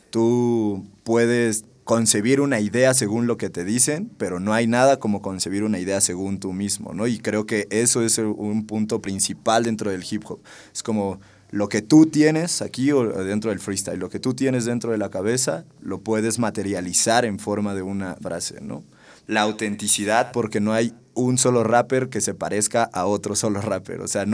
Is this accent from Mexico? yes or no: yes; Mexico City, Mexico; Yo era un niño que crecí en la Agrícola Oriental, uno de los 10 barrios más peligrosos de México hasta la fecha.